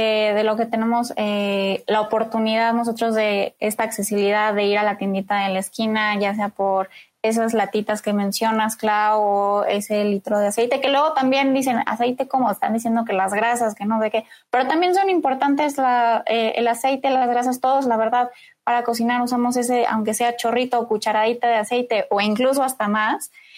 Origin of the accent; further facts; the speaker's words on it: Mexico; nosotros como mexicanos, cuando pedimos ayuda, somos los primeros que estamos ahí.